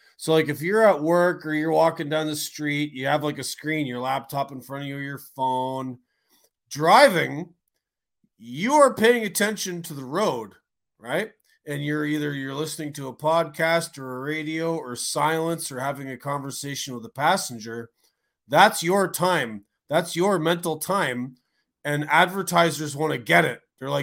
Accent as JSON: {"language": "English", "region": "Ontario", "country": "Canada", "tie": "born or raised there", "said": "I grew up in Southern Ontario, and I'd ride my bike to Hamilton, ride my bike to Niagara Falls."}